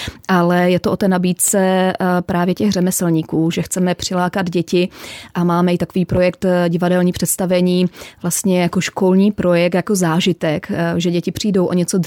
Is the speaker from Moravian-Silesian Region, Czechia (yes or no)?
yes; Stanislavice, Moravian-Silesian Region, Czechia; Já jsem původem ze Stanislavic u Českého Těšína